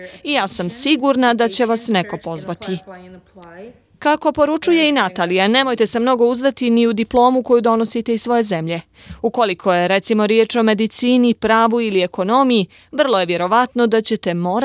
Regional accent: Montenegro; Ja dolazim iz Crne Gore i gdje sam i završila fakultet političkih nauka, odnosno specijalizirala novinarstvo

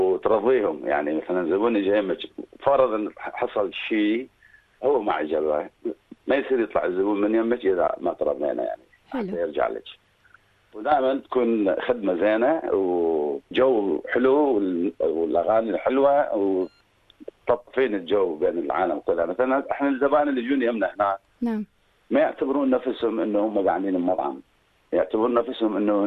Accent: Iraq; احنا زيدنا الشرف انه عندنا هيك اثار بالعراق، وانا ابن العراق

